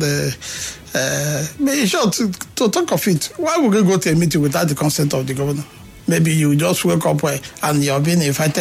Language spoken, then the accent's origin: English; Obio-Akpor, Rivers, Nigeria; I am from Obiakpo government.